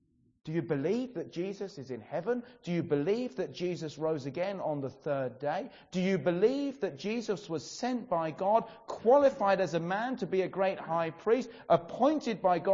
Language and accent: English; England, United Kingdom; not because we're English with a stiff upper lip